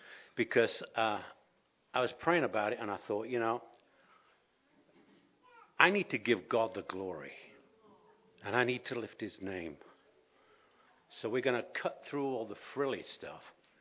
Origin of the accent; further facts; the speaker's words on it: Leicester, East Midlands, United Kingdom; born there; I was born in 1943 in England. Newsflash. And in a city called Leicester. It was an old Roman city. And I was the youngest of nine children, five girls, four boys.